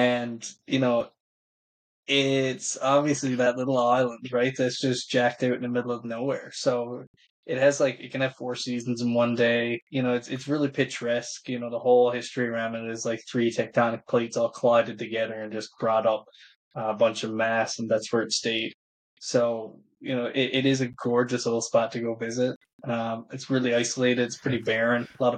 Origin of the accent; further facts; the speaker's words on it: Newfoundland and Labrador, Canada; like, the best comparison for newfies are, like, we're Irish wannabes, in all reality, right?